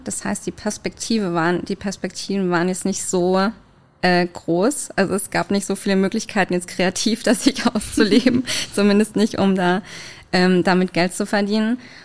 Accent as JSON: {"language": "German", "town": "Würzburg", "region": "Bavaria", "country": "Germany", "tie": "born or raised there", "lives_now": "Stuttgart, Germany", "said": "Also ich bin ja in Würzburg aufgewachsen und ich bin dann von Würzburg nach Stuttgart gezogen."}